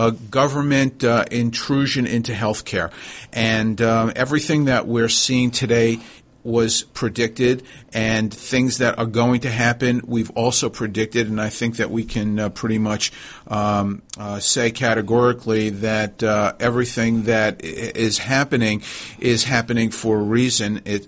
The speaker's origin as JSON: {"language": "English", "region": "New York", "country": "United States", "also_born_or_lived": "San Antonio, United States / San Diego, United States", "lives_now": "Atlanta, United States", "said": "I'm from New York originally, if you couldn't tell that from my accent."}